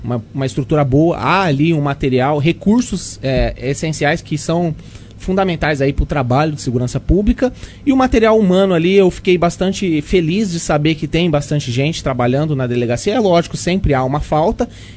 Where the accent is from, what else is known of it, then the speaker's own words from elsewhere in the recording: Ribeirão Preto, São Paulo, Brazil; Sou de Ribeirão Preto, nascido e criado, tenho 37 anos.